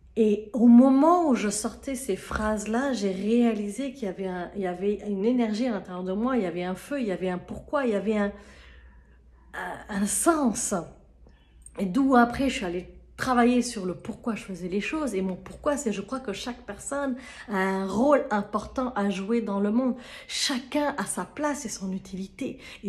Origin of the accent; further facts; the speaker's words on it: Côte d’Ivoire; Au-delà de la femme, l'ivoirienne, parce que vous le savez, je viens de Côte d'Ivoire et je me sens beaucoup très, très, très ivoirienne. Et d'ailleurs, je suis actuellement en Côte d'Ivoire pendant que je vous tourne cette vidéo.